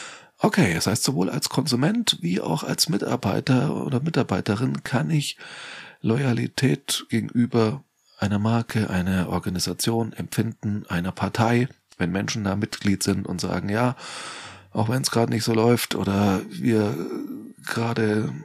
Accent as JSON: {"language": "German", "town": "Nuremberg", "region": "Bavaria", "country": "Germany", "tie": "born or raised there", "said": "Ich bin gebürtiger Nürnberger, ich weiß, wovon ich rede."}